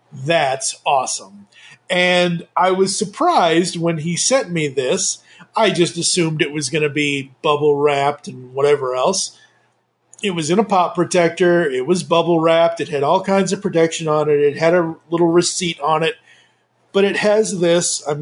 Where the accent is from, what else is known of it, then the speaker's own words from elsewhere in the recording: Massachusetts, United States; So hello, I'm originally from Massachusetts.